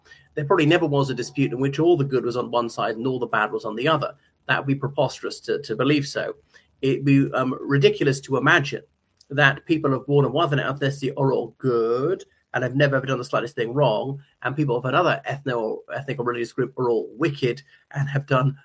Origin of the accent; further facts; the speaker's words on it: Ireland; o everyone … from Ireland.